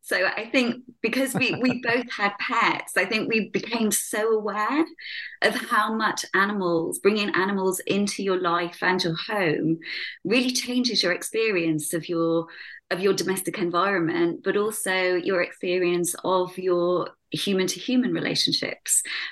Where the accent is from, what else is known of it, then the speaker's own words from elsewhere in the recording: United Kingdom; I'm a British historian